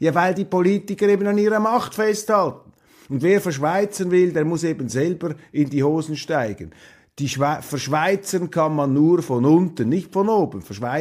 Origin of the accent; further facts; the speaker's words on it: Switzerland; ich lobe jeden Tag, an dem ich als Schweizer aufwache, mit so einem Regierungssystem.